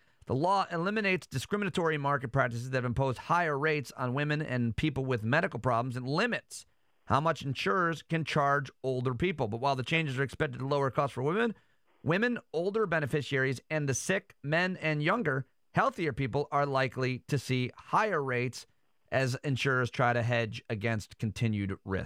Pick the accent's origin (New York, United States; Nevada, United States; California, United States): New York, United States; Syracuse; Tomorrow, Syracuse University, which I didn't attend, of course, but I grew up rooting for growing up in Syracuse, plays the Indiana University, your school.